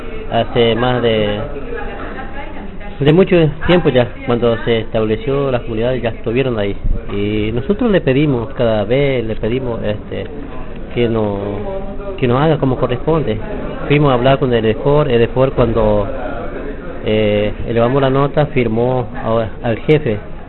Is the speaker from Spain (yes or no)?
no; Formosa, Argentina; yo soy de jurisdicción de Stalingrado de Campo, provincia de Formosa. Vivo en una comunidad